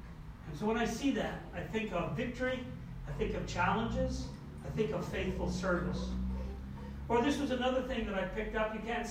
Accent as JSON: {"language": "English", "town": "Hartland", "region": "New Brunswick", "country": "Canada", "tie": "born or raised there", "said": "If you've ever visited my hometown in Hartland, New Brunswick, this is the longest covered bridge in the world."}